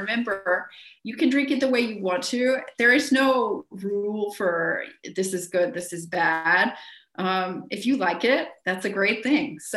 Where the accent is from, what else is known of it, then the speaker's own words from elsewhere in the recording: Asheboro, North Carolina, United States; I'm from Asheboro, North Carolina. So Asheboro is a dry town.